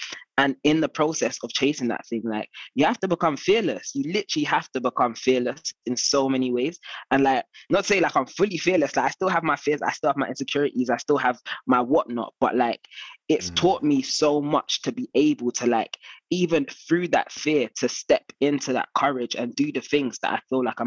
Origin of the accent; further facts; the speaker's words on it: Ghana; like I'm Ghanaian and it's difficult, innit?